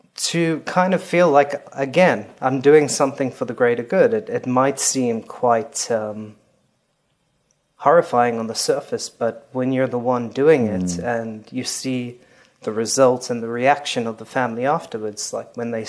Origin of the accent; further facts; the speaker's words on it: Durban, KwaZulu-Natal, South Africa; also born or lived in Johannesburg; I was born in Durban, South Africa, KwaZulu-Natal on the East Coast.